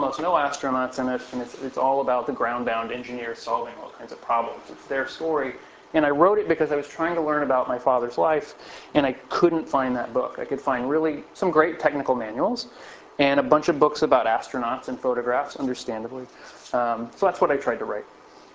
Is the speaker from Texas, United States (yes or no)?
yes; Houston, Texas, United States; I had no interest historically in space science or space history or NASA, but I grew up in Houston because I'm the son of one of these Apollo engineers.